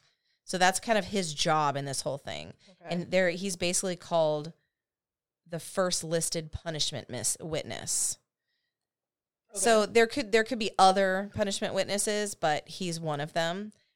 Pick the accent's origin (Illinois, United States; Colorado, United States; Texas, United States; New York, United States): Texas, United States; born there; I was born in Texas, so I am a Texan. Relax. We're not making fun of you. I love Texas.